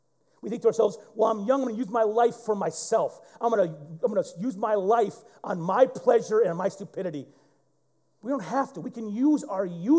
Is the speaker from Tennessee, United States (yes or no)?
no; Flint, Michigan, United States; I came to this church in Waterford, Michigan. I was from Flint.